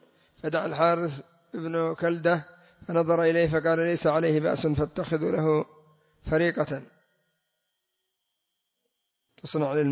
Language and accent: Arabic; Yemen; أما عندنا في اليمن اتخذوها إدام